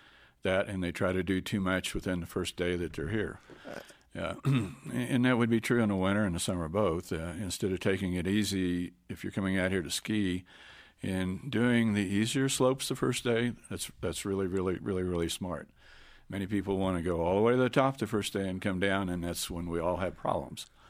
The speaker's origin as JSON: {"language": "English", "region": "Kansas", "country": "United States", "said": "I came from Kansas originally, and it's a completely different culture change here."}